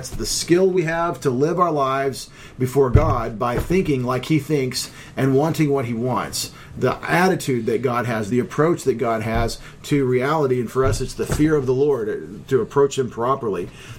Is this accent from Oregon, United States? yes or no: no; Texas, United States; And I grew up in Texas. And there's a lot of people down in Texas